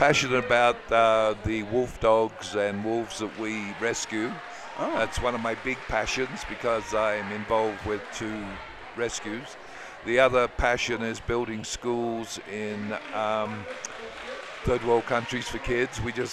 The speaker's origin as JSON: {"language": "English", "region": "California", "country": "United States", "said": "I come from California. You can only come there if you're invited."}